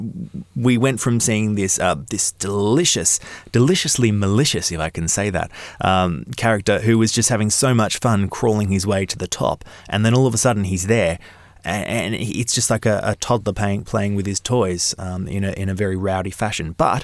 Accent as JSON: {"language": "English", "country": "Australia", "said": "Now, it's difficult for me to comment on that because, of course, I am Australian. I can't pick up on his accent."}